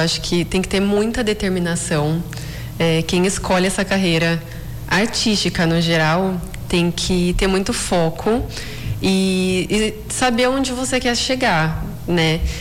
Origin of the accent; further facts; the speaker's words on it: São Roque, São Paulo, Brazil; Eu sou do interior de São Paulo, de São Roque.